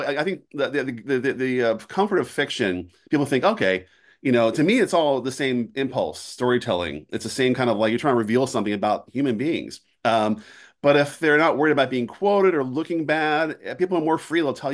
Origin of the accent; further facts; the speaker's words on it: Philadelphia, Pennsylvania, United States; The truth is, I was born and raised in Philly. I'm a lifelong Philly. I lived there more than any other place in my life, and I still feel like an outsider.